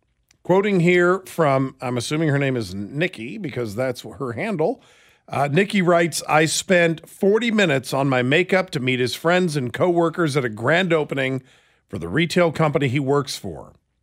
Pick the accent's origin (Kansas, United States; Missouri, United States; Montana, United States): Kansas, United States; Leavenworth; Yeah, but they don't know I'm from Leavenworth, Lansing.